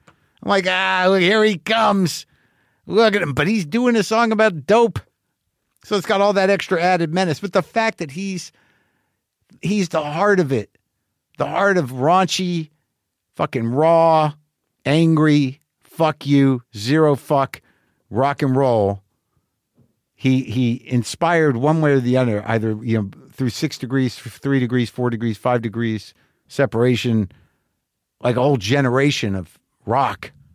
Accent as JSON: {"language": "English", "region": "New Mexico", "country": "United States", "tie": "born or raised there", "said": "Because I grew up in New Mexico, muscle cars were important, but they were real cars then."}